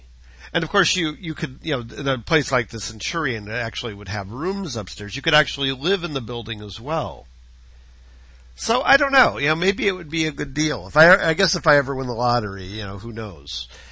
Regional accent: Cleveland, Ohio, United States; I grew up in Cleveland and lived in, you know, a fairly urban environment.

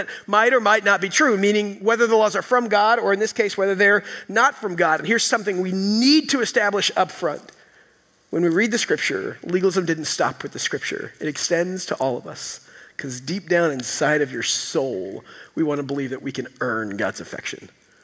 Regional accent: Texas, United States; So as a Texan, it'd be like me saying to you, like, why, if I started taking away the things that made us Texan, right?

